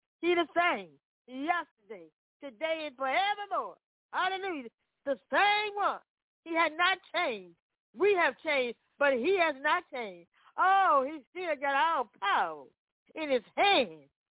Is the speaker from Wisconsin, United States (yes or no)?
no; Memphis, Tennessee, United States; Yes, I am. Yes, I am. We're from Memphis, Tennessee.